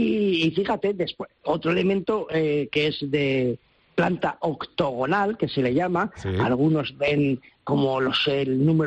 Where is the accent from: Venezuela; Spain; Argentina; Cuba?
Spain; Valencian Community; un poco como somos los valencianos, ¿no?